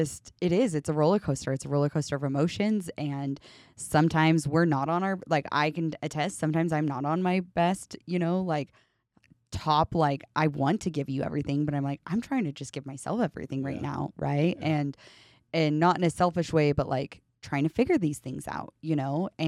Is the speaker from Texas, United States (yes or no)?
no; Idaho, United States; I'm from Idaho. Idahoans are some cutthroat people too.